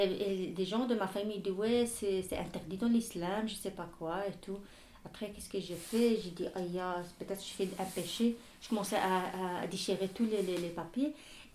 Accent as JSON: {"language": "French", "town": "Tangier", "region": "Tanger-Tetouan-Al Hoceima", "country": "Morocco", "second_language": "French", "moved": "yes", "lives_now": "France", "said": "comme moi je viens de pays méditerranéen, de Tanger, et ma maison était toujours remplie de gens vivantes et tout"}